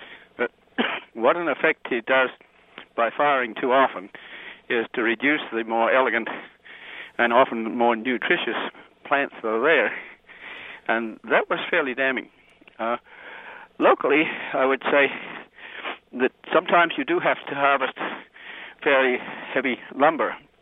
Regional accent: Australia; I grew up in Australia, adjacent to a large mountain that was regularly on fire.

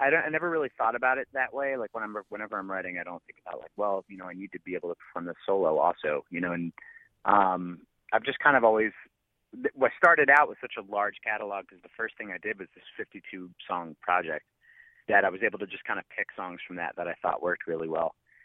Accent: New Jersey, United States; I really felt like it was kind of like a more polite version of living in, like, growing up in South New Jersey.

